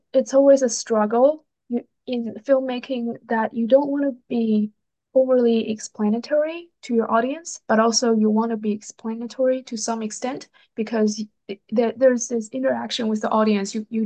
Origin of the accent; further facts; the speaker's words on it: China; And I grew up in China, and my grandma is a Manchu, which is a minority ethnic group.